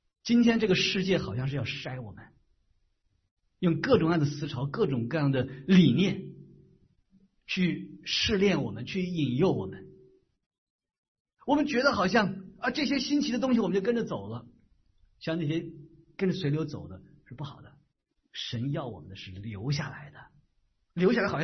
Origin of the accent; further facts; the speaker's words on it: New York, United States; 我来自纽约